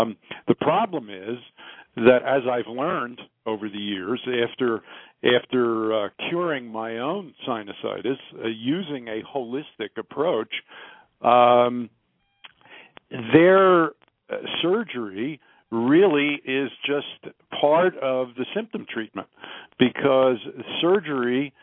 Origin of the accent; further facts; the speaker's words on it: Philadelphia, Pennsylvania, United States; now in Denver, United States; I grew up in Philadelphia.